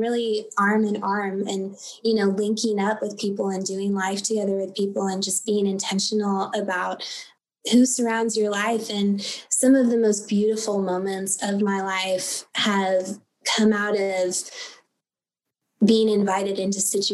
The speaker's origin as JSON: {"language": "English", "town": "Tampa", "region": "Florida", "country": "United States", "said": "I'm from Tampa, Florida. Tampa is a wonderful place. It is such a melting pot of culture and diversity"}